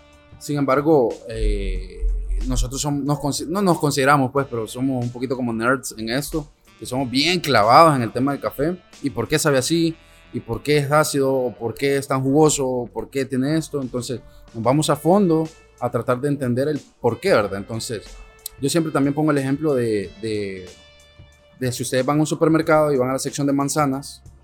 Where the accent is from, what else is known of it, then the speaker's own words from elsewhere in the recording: El Salvador; Sin embargo, somos un poquito cerrados como salvadoreños a darle la oportunidad a lo de afuera, a lo de adentro.